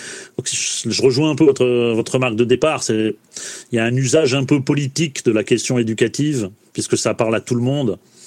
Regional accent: Hauts-de-France, France; du moins chez nous, dans le Nord-Pas-de-Calais

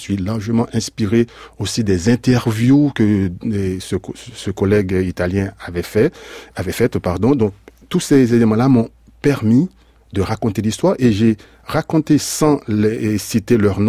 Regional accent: Haiti; une histoire qui fait écho en moi, qui m'interpelle en tant qu'haïtien

